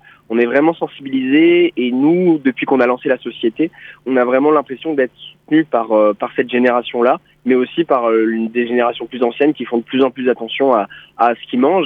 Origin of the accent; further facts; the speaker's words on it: Lannion, Brittany, France; Nous, on est tous les deux bretons avec Marion. On vient de Lannion au départ.